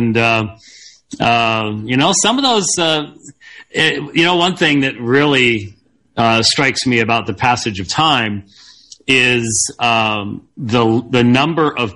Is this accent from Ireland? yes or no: no; Arizona, United States; You know, because I'm from Arizona, you actually talk to people.